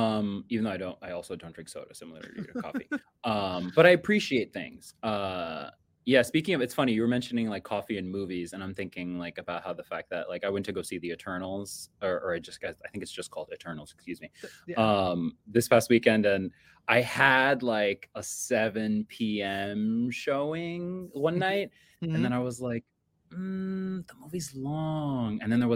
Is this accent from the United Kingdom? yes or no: yes; United Kingdom; So in that sense, I am extremely British.